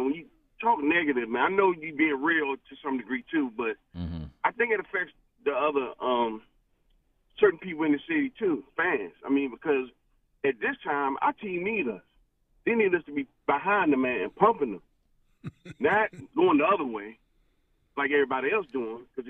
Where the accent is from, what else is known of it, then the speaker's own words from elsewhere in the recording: Richmond, Virginia, United States; now in Maryland, United States; Now, I'm not from Philly. I'm from actually from Richmond, Virginia, originally. Mm-hmm. I'm out here in Maryland.